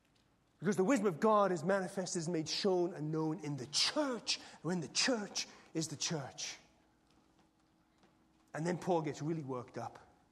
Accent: Alberta, Canada; I am a Christian … I'm an English Alberta Canadi

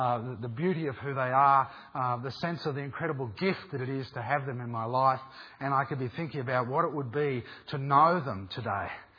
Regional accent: Australia; I'm an Australian, so forgive me.

